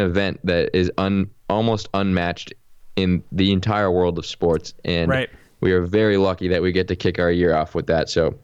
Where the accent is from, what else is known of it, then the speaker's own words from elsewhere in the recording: United States; I'm from America, but I am Jewish, right?